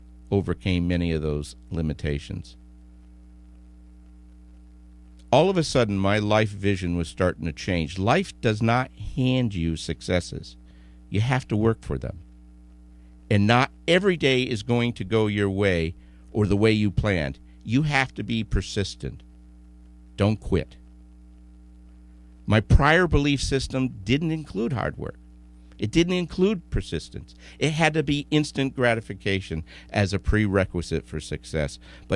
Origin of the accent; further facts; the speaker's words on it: Vermont, United States; first, even though I grew up in Vermont, the first thing that I learned is the coldest winter I ever spent was in Coronado, California